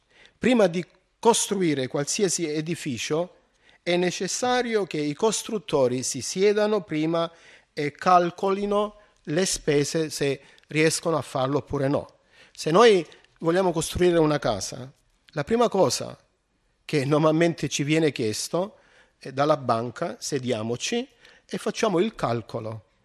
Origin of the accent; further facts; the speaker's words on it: Nardò, Apulia, Italy; io mi ricordo al mio paese Nardò, che c'è proprio vicino dove abitano i miei genitori